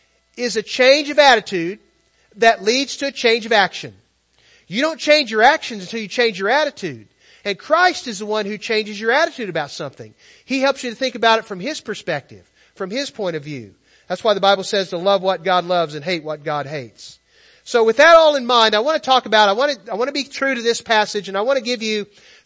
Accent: United States; I grew up in America, so I'm chosen.

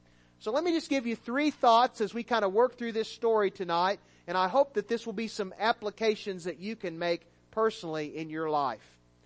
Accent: Missouri, United States; even though we're from the Show Me State, we want to believe the best about people, don't we?

